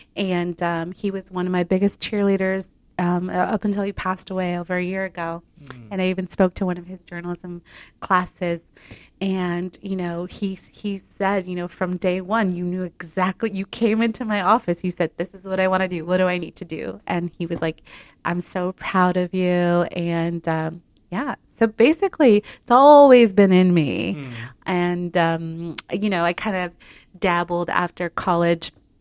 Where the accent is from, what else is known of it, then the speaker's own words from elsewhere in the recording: California, United States; I am originally from Orange County. My okay. parents came in the '80s with the low immigration wave, and my brother and I were born here.